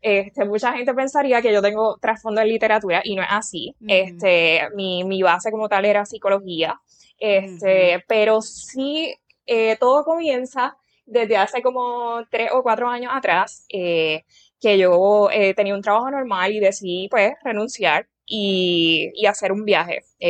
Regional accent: Puerto Rico; cuando miraba la isla yo decía, pero es que esto en Puerto Rico no está desarrollado

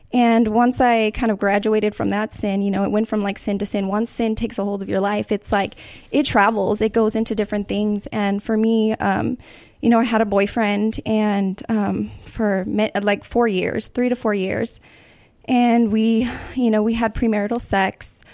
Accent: Buena Park, California, United States; I grew up in Buena Park.

